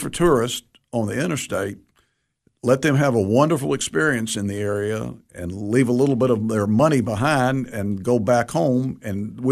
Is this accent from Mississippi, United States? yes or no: yes; Greenwood, Mississippi, United States; born there; Well, I was born in the Mississippi Delta in Greenwood, Mississippi